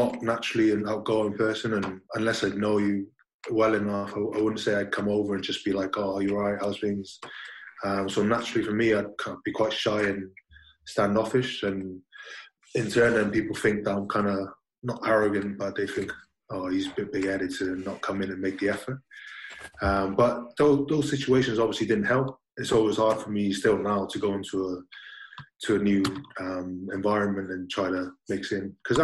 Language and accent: English; Tonga; The only thing would be when I was younger, it wasn't something that we would do in Tonga.